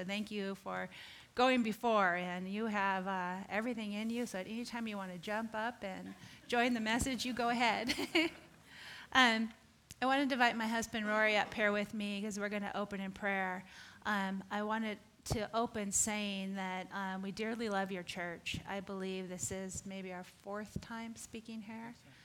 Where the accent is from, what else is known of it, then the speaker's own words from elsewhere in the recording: California, United States; moved away; but we came from California. I feel like I should preface that with a I'm sorry. But anyhow, he was our first friend here in Texas